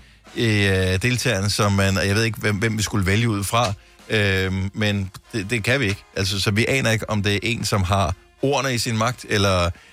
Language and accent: Danish; Esbjerg, Region of Southern Denmark, Denmark; born there; also born or lived in Bramming; Jeg er født i Esbjerg, jeg har boet i Bramming, som ligger lige rundt om hjørnet for Varde.